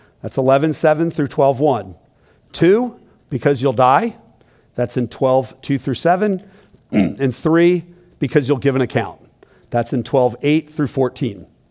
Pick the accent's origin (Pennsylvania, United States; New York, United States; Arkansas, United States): Pennsylvania, United States; Philadelphia; You see, I'm from Philadelphia, and in Philly, you communicate in a very simple, straightforward, succinct, you might even say superior manner.